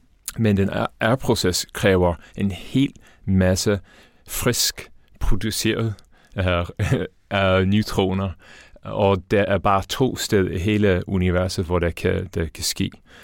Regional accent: Dublin, Leinster, Ireland; Danish is a second language; now in Denmark; Jeg er faktisk irsk. Jeg kommer fra Dublin oprindeligt i Irland

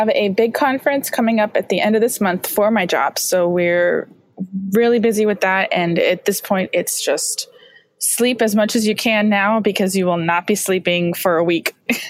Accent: Miami, Florida, United States; And I'm from Miami, Florida. Lived here for a very long time.

